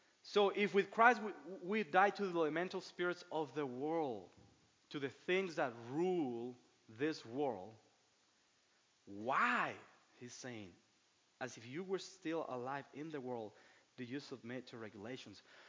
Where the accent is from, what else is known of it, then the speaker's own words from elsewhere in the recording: Mexico; that I grew up in Mexico